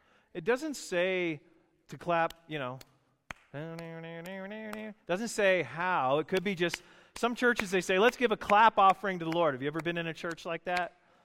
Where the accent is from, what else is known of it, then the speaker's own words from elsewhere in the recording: Canada; I have Northern European roots, and I'm from Canada originally.